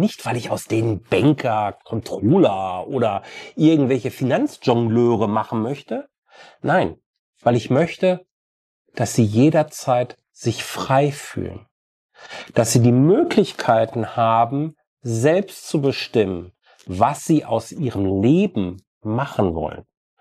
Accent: North Rhine-Westphalia, Germany; Ich komme aus dem Ruhrgebiet, da sagt man das zumindest so.

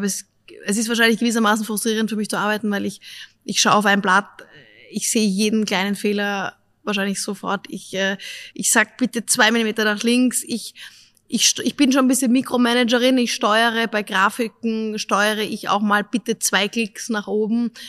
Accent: Upper Austria, Austria; Ich freue mich, in der Heimat zu sein. Ich bin Oberösterreicherin. Mein Vater kommt nämlich aus Kallham, Neumarkt.

